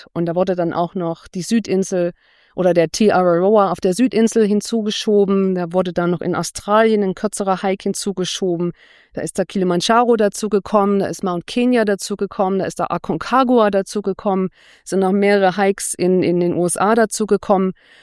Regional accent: Thuringia, Germany; Ich bin im Thüringer Wald aufgewachsen, in unmittelbarer Nähe zum Rennsteig.

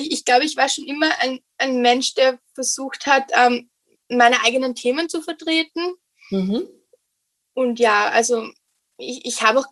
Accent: Vienna, Austria; gebürtige Wienerin. Also meine Großeltern kommen teils aus den Bundesländern von Österreich. Mhm. Aber ich bin wirklich in Wien aufgewachsen.

